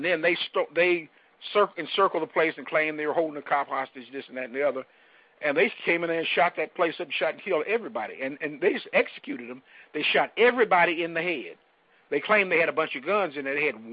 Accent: Chattanooga, Tennessee, United States; Chattanooga, which is that's my hometown, and it's like some 5 hours away or something like 3 to 5 hours away.

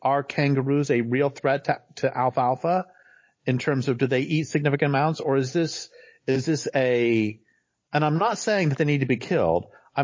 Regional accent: Colorado, United States; That I grew up in Colorado, and a lot of ranchers, and we had cows when I was a kid

